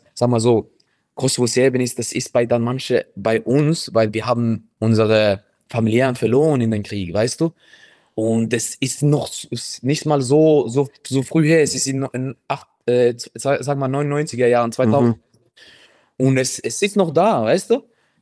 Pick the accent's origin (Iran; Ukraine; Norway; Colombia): Norway; Ich bin in Norwegen aufgewachsen